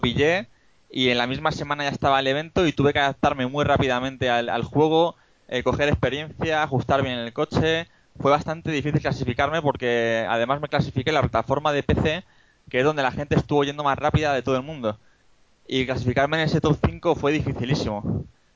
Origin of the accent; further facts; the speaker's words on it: Guadalajara, Castilla-La Mancha, Spain; yo soy un chico de Guadalajara, que tengo 25 años.